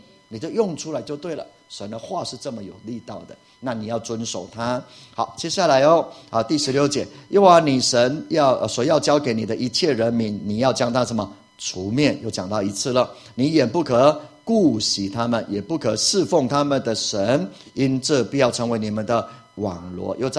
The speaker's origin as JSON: {"language": "Chinese", "town": "Puli", "region": "Nantou County", "country": "Taiwan", "tie": "born or raised there", "said": "以前我的老家是埔里，现在听说空污很厉害，就在埔里"}